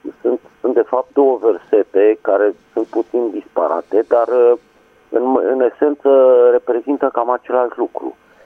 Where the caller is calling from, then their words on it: Bucharest, Romania; din București.